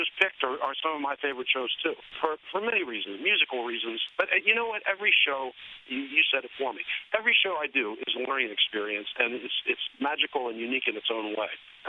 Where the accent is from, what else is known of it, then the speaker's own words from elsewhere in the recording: Philadelphia, Pennsylvania, United States; I grew up in Philadelphia. Do I need to say more than that?